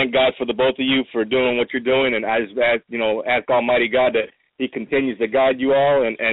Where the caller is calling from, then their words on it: Joliet, Illinois, United States; I'm calling from Illinois, actually, Joliet, Illinois.